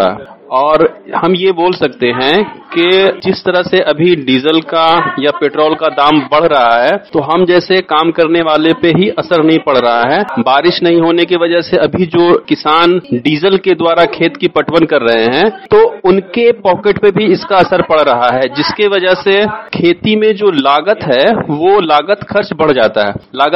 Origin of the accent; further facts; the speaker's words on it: Harnaut, Bihar, India; हम हरनौत के रहने वाले हैं